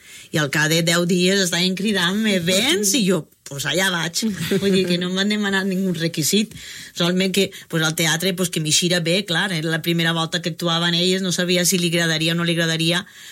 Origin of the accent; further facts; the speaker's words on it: Parcent, Valencian Community, Spain; Soc de Parcent i tinc que baixar a Pedreguer